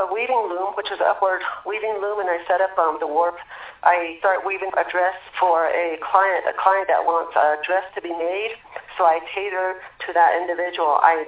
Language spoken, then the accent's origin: English; Fort Defiance, Arizona, United States; I'm originally from Fort Defiance, Arizona. Raised here. My clans are Tupahis, which is my mother's, and my father's clan, Hanalahni